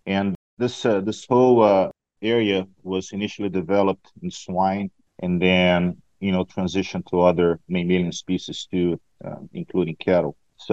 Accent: Brazil; moved away as an adult; also born or lived in Florida / Oregon; now in United States; I was born and raised in Brazil. I went to college in Brazil, graduated in 2003, so I was 24 at the time.

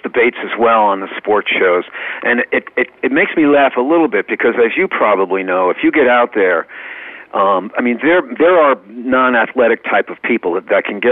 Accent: New York, United States; I played in Westchester County, actually, because I grew up in Westchester. I've been in Connecticut for a while now.

